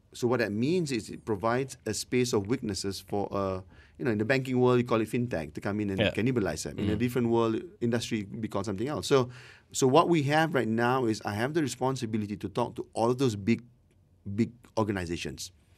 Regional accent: Malaysia; Well, here's where I'm coming from. I'm Malaysian.

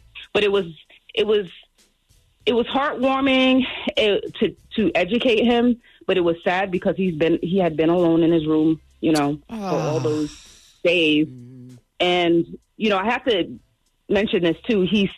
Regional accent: New England, United States; now in Georgia, United States; I'm from New England, but I live in Georgia now.

